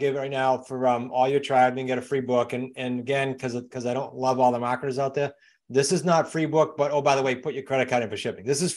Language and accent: English; New England, United States; accent: New England; if they don't mind listening to my New England accent for another 55 minutes.